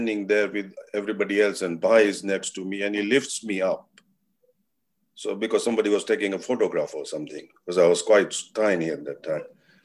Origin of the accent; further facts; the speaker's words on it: Jinja, Uganda; also born or lived in Kakamega; I was the last one to born in Kenya, Kakamega. And then we moved to Jinja when I was only 5 months old.